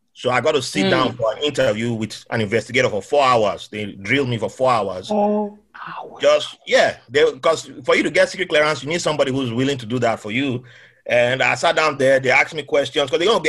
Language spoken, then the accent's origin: English; Nigeria; I thought by growing up in Nigeria meant I don't have Islamophobia and all that.